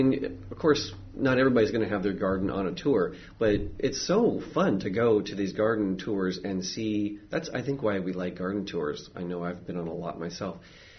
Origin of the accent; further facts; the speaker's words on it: Washington, United States; moved away; I'm from Washington State, so when I moved down here, it was a completely different situation.